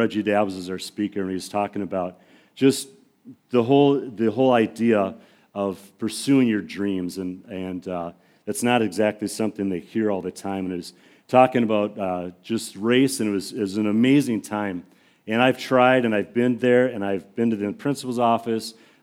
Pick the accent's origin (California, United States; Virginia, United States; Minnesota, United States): Minnesota, United States; Crystal; I grew up in the Twin Cities, grew up in Crystal, and went to North Central as youth pastor for 18 years.